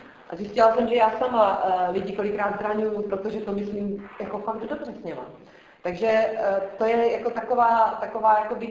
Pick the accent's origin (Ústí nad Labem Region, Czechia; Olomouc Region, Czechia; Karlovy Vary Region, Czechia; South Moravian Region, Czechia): Olomouc Region, Czechia; Zábřeh; jsem ze Zábřeha.